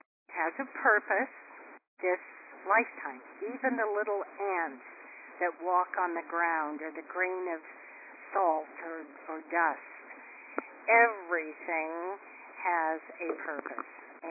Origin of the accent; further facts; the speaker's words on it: Iowa, United States; You know, when I grew up in Iowa, I was talking about the Midwest and stuff.